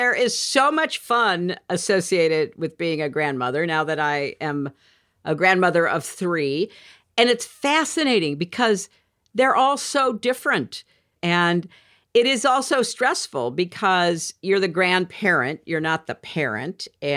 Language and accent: English; United Kingdom; as a Brit